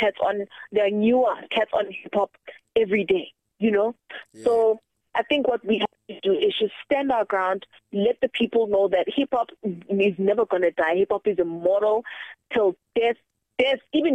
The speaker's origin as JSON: {"language": "English", "town": "Johannesburg", "region": "Gauteng", "country": "South Africa", "said": "and we're from Hillbrow, like we always do this for the passion"}